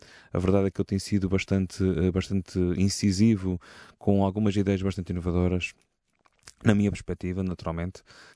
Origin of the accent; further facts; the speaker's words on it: Angra do Heroísmo, Azores, Portugal; O facto de estar baseado na Ilha Terceira é apenas a minha cidade natal, a minha ilha natal.